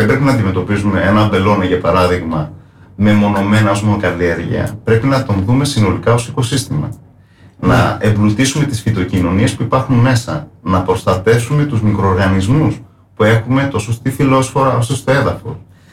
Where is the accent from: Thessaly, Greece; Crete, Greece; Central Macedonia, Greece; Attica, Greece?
Crete, Greece; Mochos; Από το Μοχό είμαι.